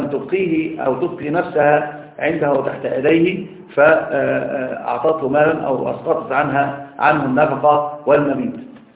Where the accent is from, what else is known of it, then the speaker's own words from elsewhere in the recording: Upper Egypt, Egypt; وهذا عندنا في الصعيد أمر شاق جدا